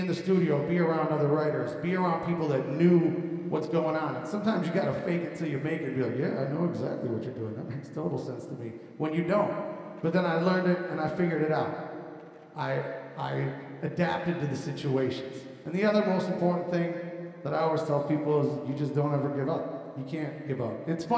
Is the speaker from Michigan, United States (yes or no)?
yes; Detroit, Michigan, United States; A little bit of background on me. I grew up in the Detroit area. My father worked for automotive supply companies. My mom was a teacher. Blue collar, Irish Catholic family, church every Sunday.